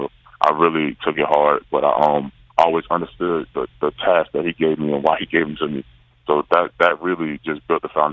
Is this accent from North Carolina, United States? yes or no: yes; North Carolina, United States; so I can go out into other neighborhoods, especially in North Carolina, my home state